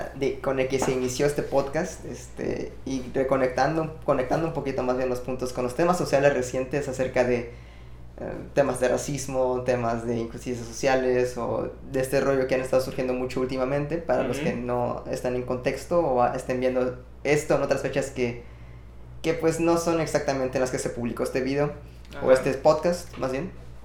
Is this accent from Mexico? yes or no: yes; Mexico; Todos somos mexicanos, hermano.